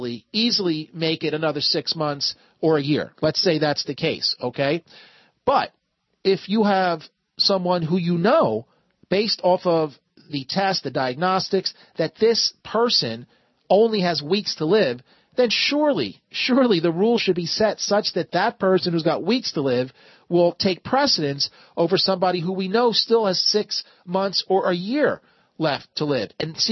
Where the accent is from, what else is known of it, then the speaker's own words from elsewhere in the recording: Pennsylvania, United States; There's a 10-year-old young girl in Pennsylvania, my home state